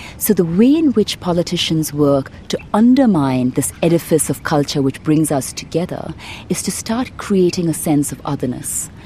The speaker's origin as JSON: {"language": "English", "town": "Mumbai", "region": "Maharashtra", "country": "India", "tie": "born or raised there", "lives_now": "France", "said": "I live in France. I'm of Indian origin. I grew up in Bombay."}